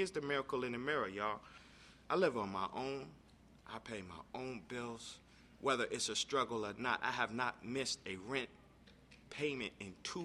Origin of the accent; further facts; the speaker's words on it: New York City, New York, United States; now in Atlanta, United States; I live in Atlanta now, but I'm from New York, born and raised.